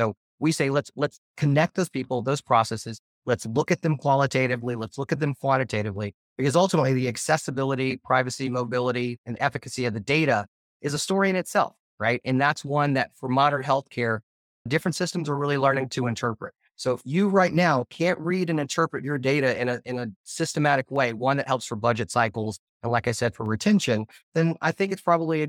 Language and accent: English; Arkansas, United States; So I come from Arkansas, and while it was a good practice there to take old clothing and make it into quilts for the winter